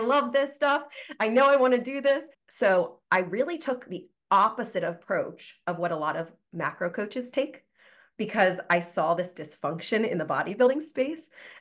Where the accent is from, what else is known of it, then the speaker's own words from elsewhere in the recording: Delaware, United States; We are both from Delaware.